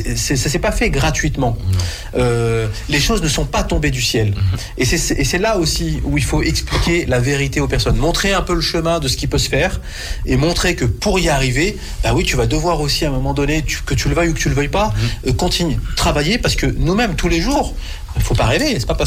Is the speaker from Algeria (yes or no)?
no; France; Quel est le rôle qu'on a à jouer dans le lien en tant que Français, franco-maghrébin?